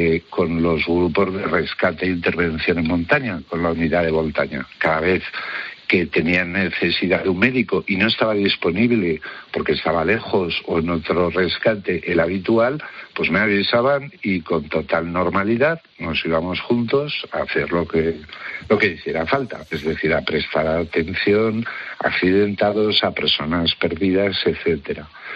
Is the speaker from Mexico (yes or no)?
no; Huesca, Aragon, Spain; born there; Yo soy nacido en Huesca, pero bueno, siempre he tenido mucha relación con la montaña.